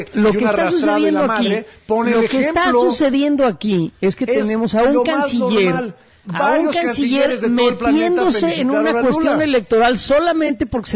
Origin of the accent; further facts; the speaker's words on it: Mexico; yo como mexicano